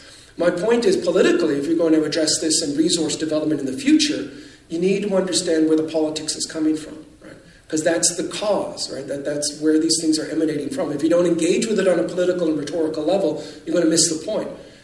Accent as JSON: {"language": "English", "country": "Canada", "said": "But as a Canadian, as someone trying to understand"}